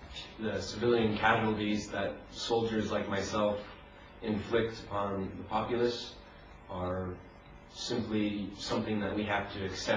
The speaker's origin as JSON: {"language": "English", "town": "Hailey", "region": "Idaho", "country": "United States", "said": "I'm from Idaho, Haley, Idaho, in the USA."}